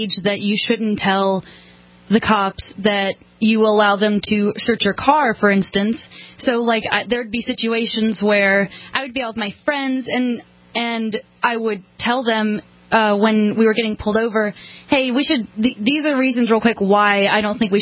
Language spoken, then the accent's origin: English; Auburn, United States; Okay, so I grew up in Auburn